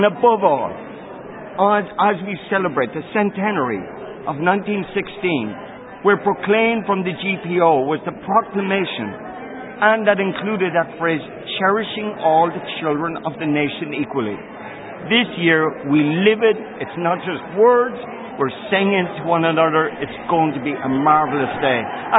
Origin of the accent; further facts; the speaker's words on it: Ireland; We are Irish. We are sons and daughters.